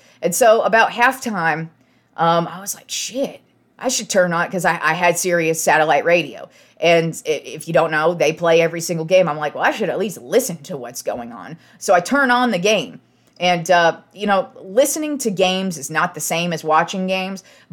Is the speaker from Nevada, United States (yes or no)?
yes; Reno, Nevada, United States; I grew up in Reno, Nevada, so you would get Lakers games sometimes.